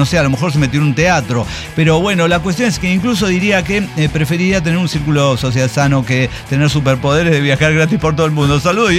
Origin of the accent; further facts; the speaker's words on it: San Luis Potosí, Mexico; Pero yo tuve en realidad que viajar porque yo soy de San Luis Potosí. A San Luis Potosí no viene nadie.